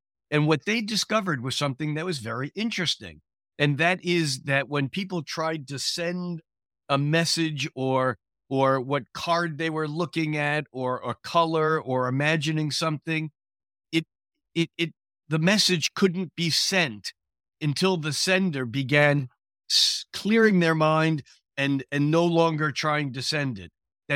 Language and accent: English; Bronx, New York, United States; born there; now in Redmond, United States; I was born in the Bronx, New York. Do I run my solar return chart for the Bronx? Or do I run my solar return chart for Redmond, Washington, outside of Redmond, which is where I live?